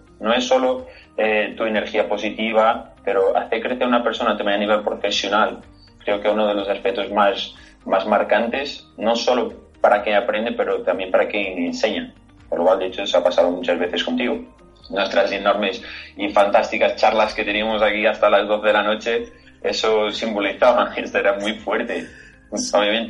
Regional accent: Lisbon, Portugal; Spanish is a second language; now in Badajoz, Spain; soy portugués, de Lisboa, de esa maravillosa ciudad, que para quien no conoce, les recomiendo muchísimo que las conozca, porque merece muchísimo la pena, tú lo podrás decir. Y actualmente viviendo en Badajoz

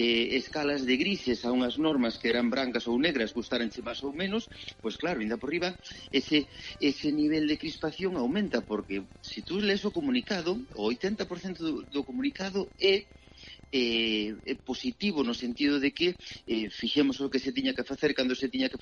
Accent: Ourense, Galicia, Spain; Entonces, pois, eu como ourensán, xa che digo, pois sentime ultraxado en ese momento.

